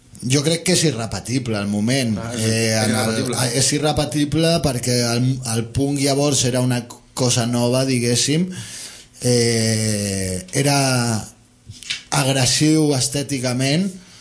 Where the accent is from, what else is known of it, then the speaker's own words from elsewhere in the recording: Sants, Catalonia, Spain; Jo sóc de Sants, no hi visc, però ara treballo. Després d'uns quants anys he tornat al barri.